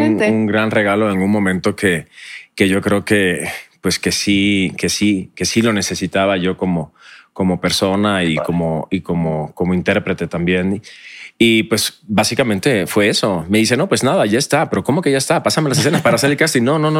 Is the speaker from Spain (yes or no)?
no; Puerto Rico; moved away as an adult; yo soy nacido y criado en Puerto Rico. Yo salí de Puerto Rico cuando tenía 27 años